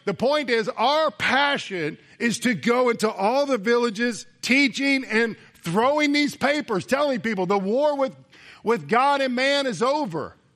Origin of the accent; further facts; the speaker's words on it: Jacksonville, Florida, United States; And in Florida, I grew up in Jacksonville